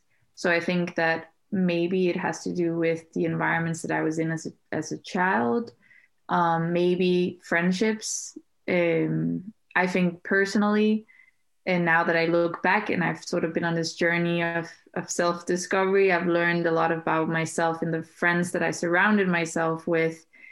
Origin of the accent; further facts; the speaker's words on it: Denmark; growing up in Denmark, I think that in general, not just in Denmark